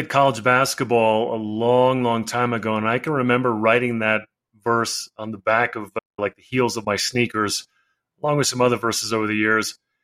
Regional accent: Ridgewood, New Jersey, United States; Very much so. Youngest of five boys, my parents still together, 90 and 88. They love the Lord. So I grew up in a Christian home.

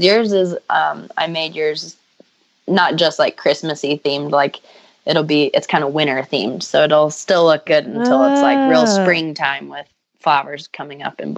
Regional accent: Boulder, Colorado, United States; from Boulder, Colorado.

